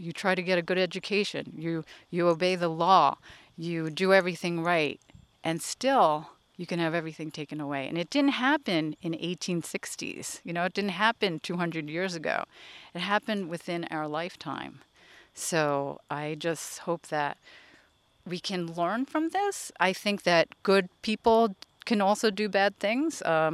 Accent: United States; growing up in America, I didn't really learn about what happened to these people.

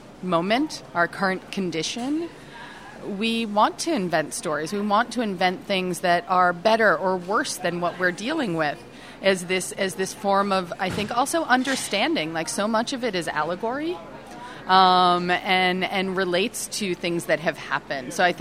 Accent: Brockton, Massachusetts, United States; I went to the local art museum in my hometown, Brockton, Massachusetts, and I met a curator.

